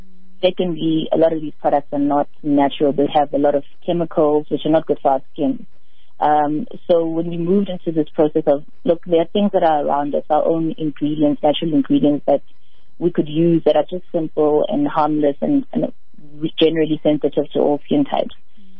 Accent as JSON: {"language": "English", "town": "Soweto", "region": "Gauteng", "country": "South Africa", "tie": "born or raised there", "said": "I'm born and raised in Soweto"}